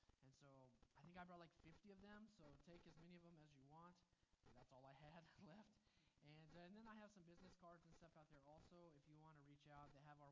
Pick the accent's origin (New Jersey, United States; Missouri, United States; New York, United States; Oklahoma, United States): Oklahoma, United States; I'm from Oklahoma, a landlocked place, but we have lots of lakes and streams and all of that fun stuff.